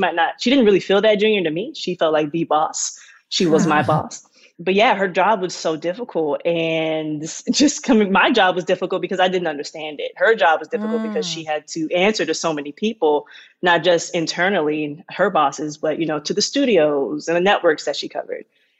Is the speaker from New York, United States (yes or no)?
no; Maryland, United States; so I'm from the East Coast, Maryland. I did a lot of my growing up there. My dad was in the Air Force, so I traveled around a bit when I was younger.